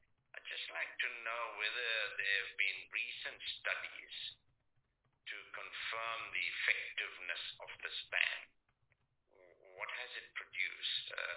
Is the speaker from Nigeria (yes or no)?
no; KwaZulu-Natal, South Africa; as a young boy growing up in KwaZulu-Natal